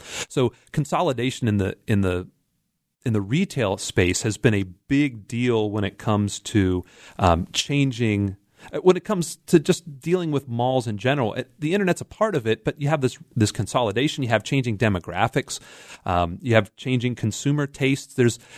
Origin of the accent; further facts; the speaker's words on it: Pennsylvania, United States; So I'm out in Beaver County, and I grew up out in Beaver County, and the mall out there isn't what it used to be.